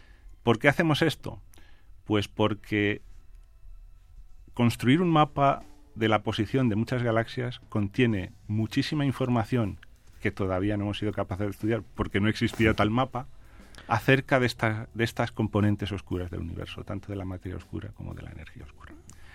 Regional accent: Spain; los españoles que participamos en este proyecto, que somos grupos de Barcelona y de Madrid

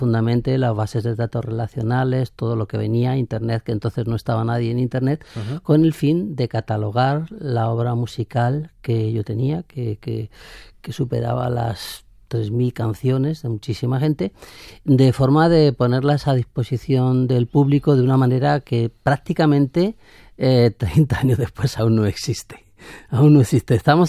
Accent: Úbeda, Andalusia, Spain; vuelvo a mi ciudad natal, a Úbeda, ¿eh?

